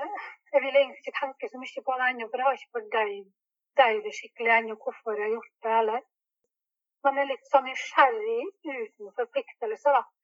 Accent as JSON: {"language": "Norwegian", "town": "Nagpur", "region": "Maharashtra", "country": "India", "lives_now": "Norway", "said": "så skal vi være i Nagpur resten av tiden. Det er der jeg kommer fra"}